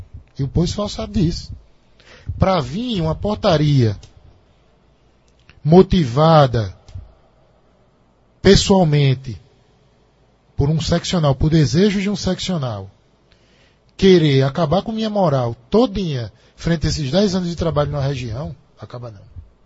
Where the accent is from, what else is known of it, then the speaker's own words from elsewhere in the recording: Guarabira, Paraíba, Brazil; Guarabira, Paraíba. E com 24 anos enfrentei logo uma cidade como Recife.